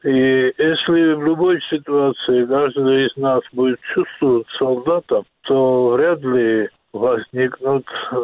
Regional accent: Georgia; Чему удивляемся все мы? Даже это мы, грузины?

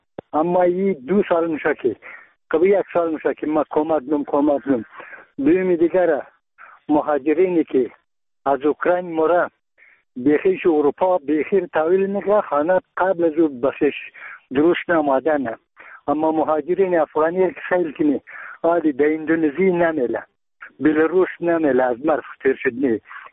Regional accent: Bamyan, Afghanistan; ما یک تن از بامیانیم.

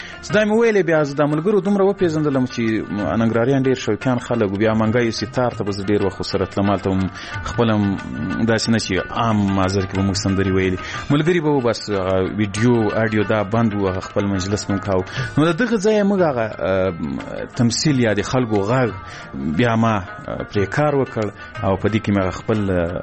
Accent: Ghazni, Afghanistan; ځکه زه له غزنی څخه یو دوه درې کسان وو

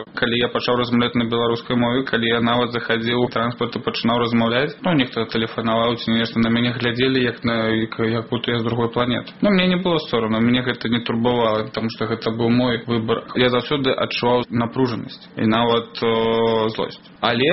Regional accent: Belarus; Я завжди був білорусом, представляв тільки Білорусь

